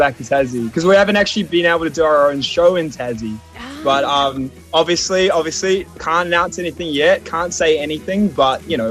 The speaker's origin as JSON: {"language": "English", "country": "New Zealand", "said": "We have never seen this show. We're from New Zealand."}